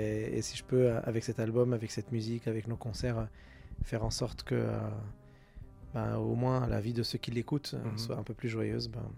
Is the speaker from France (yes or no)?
no; Lebanon; rappeler que là d'où je viens, c'était déjà un mélange culturel entre l'Europe et les cultures